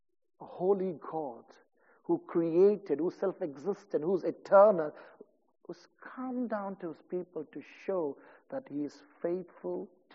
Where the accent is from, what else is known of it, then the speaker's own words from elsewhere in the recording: India; I come from India